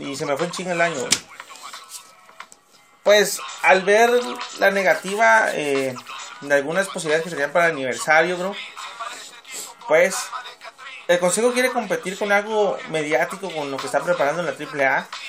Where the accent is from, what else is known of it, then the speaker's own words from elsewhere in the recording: Tijuana, Baja California, Mexico; also born or lived in Los Angeles, United States; Bro, yo ya aquí a los 8 años, güey. Yo soy tijuanense de crianza, güey. Porque obviamente yo nací en Los Ángeles, ¿verdad, gente?